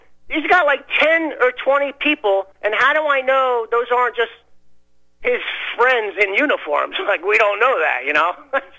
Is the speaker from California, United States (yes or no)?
yes; Los Angeles, California, United States; And then real quick … from Los Angeles.